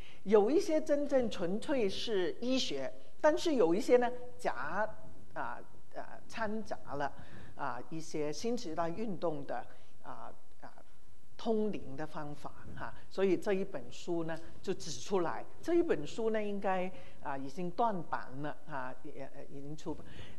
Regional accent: Hong Kong; born there; 他们逃难来到香港那么我们就在香港出生

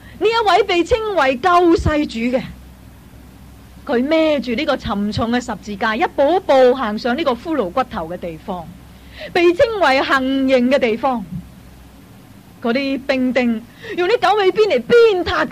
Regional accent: China; 我们中国人很喜欢烫鸡杀鸭，

